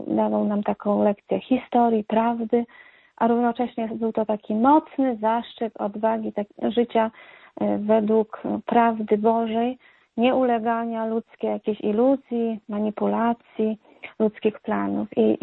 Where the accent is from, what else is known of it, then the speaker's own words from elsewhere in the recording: Przemyśl, Subcarpathian Voivodeship, Poland; Dorastałam tu w Przemyślu